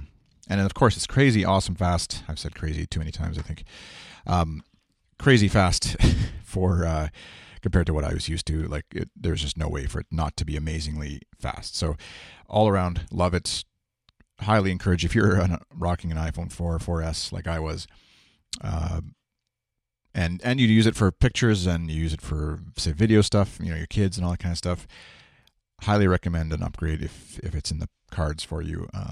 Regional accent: Saskatoon, Saskatchewan, Canada; I'm Canadian. I'm from Saskatchewan, Saskatoon, in the middle of Canada. It feels like we often don't have a, our accent is the lack of an accent.

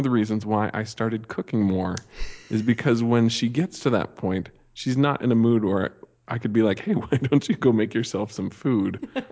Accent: Montana, United States; So I grew up in Montana, and I know it's not the same as Saskatchewan, Saskatoon.

